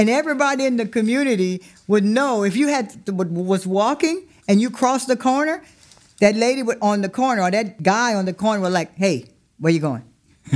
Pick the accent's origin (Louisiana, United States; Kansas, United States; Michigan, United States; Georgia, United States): Louisiana, United States; Ville Platte; Growing up here was wonderful. The community life, everyone knew each other, all of the neighbors, they looked out for each other.